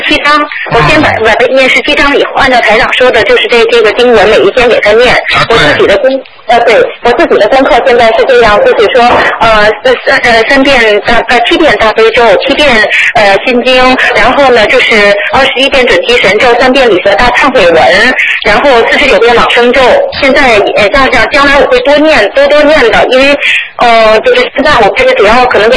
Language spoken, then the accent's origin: Chinese; Tianjin, China; 就是我们这附近天津，我是天津的，中国天津的。